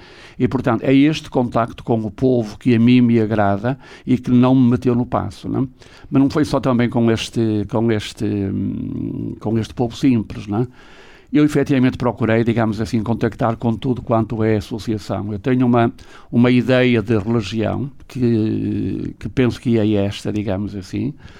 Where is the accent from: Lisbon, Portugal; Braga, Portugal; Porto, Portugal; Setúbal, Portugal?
Braga, Portugal; also born or lived in Famalicão; Eu gosto de dizer que sou bracarense, né? Nasci em Famalicão e não renuncio às minhas origens, né? O que é certo é que desde os 11 anos eu passei-os em Braga, não é? 12 no seminário, depois estive um como coadjutor de São Vítor, 3 em Roma e depois o resto sempre em Braga.